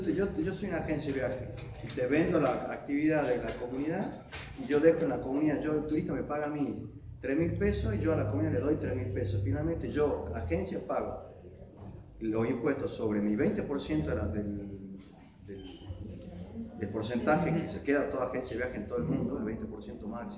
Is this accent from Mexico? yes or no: no; Salta, Argentina; O sea, yo soy de Salta y la legislación es nacional.